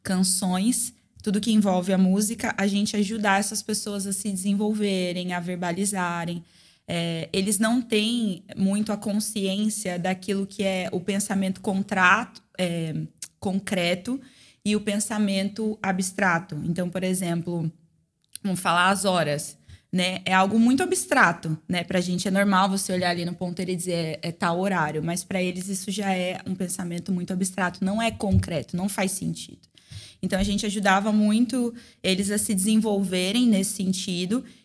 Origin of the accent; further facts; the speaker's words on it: São Paulo, Brazil; moved away; Eu sou natural de São Paulo, eu vim para cá em 2014